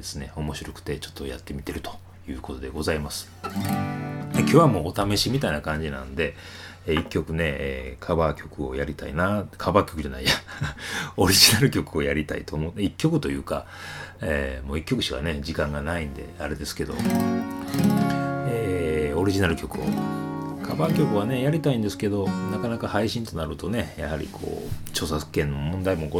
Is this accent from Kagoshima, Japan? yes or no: no; Osaka, Japan; このイントネーションで分かってもらってると思うんですけども、関西、まあ大阪でございますね。大阪で生まれ育ち、